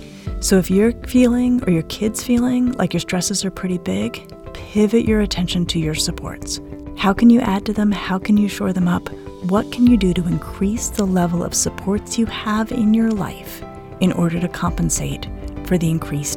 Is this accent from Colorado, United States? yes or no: yes; Colorado, United States; I'm from Colorado. And I grew up playing in the snow.